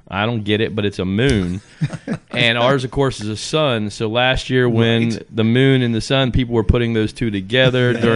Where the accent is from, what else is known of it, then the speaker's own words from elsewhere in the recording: Waynesboro, Pennsylvania, United States; now in Hagerstown, United States; I grew up in Waynesboro across the way. My first apartment was here in Hagerstown. You know, I now live in Hagerstown.